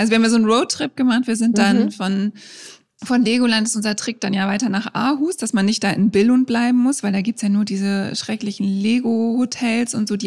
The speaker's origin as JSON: {"language": "German", "town": "Borkum", "region": "Lower Saxony", "country": "Germany", "tie": "born or raised there", "said": "wir waren ja auch da früher in meiner Heimat auf Borkum."}